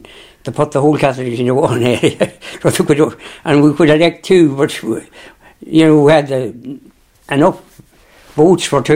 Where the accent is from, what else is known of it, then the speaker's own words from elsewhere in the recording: Kinawley, Northern Ireland, United Kingdom; I was born in Kinnaly, and across about 2 miles from the border on the northern side, and went to Slieve Russell School.